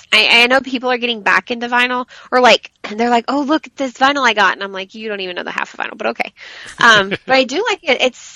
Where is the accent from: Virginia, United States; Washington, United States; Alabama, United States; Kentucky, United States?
Kentucky, United States; I grew up, like, bottom of Tennessee or top of Tennessee, bottom of Kentucky. So right. my hometown is like literally the first. If you go up 65 and you go through Kentucky, you've been through my hometown.